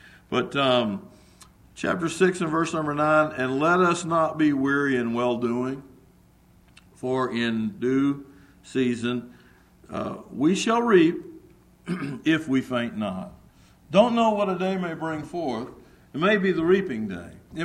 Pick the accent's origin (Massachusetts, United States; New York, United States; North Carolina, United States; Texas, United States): Texas, United States; I grew up in West Texas where cotton was grown all the time